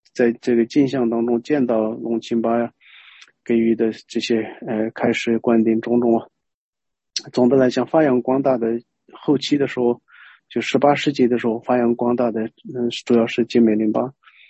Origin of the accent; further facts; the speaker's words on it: China; 我们家乡那边和甘肃那边有个交界嘛，就现在是甘肃麻区那边